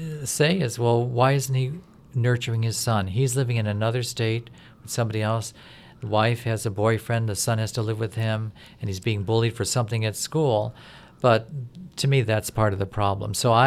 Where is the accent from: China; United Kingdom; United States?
United States; Connecticut; Well, I grew up in Connecticut and with a father that has a German-English background and a mother who had an English-Irish background.